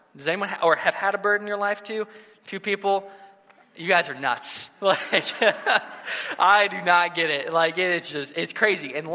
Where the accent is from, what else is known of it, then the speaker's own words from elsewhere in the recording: Fort Wayne, Indiana, United States; also born or lived in Michigan / Chicago; So I was born in Michigan, but I was really raised in Fort Wayne, Indiana, Northeast Indiana, and I lived there all the way. I went to college in Indiana as well, and then went out to Chicago